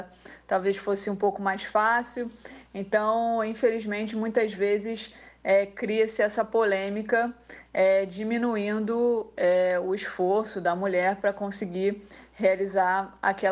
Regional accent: Rio de Janeiro, Brazil; now in Italy; na cidade do Rio de Janeiro, onde eu nasci e cresci, até me mudar aqui para a Itália.

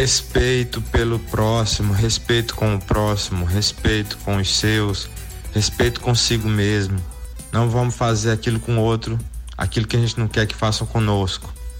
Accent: Maranhão, Brazil; Eu vim do interior do Maranhão

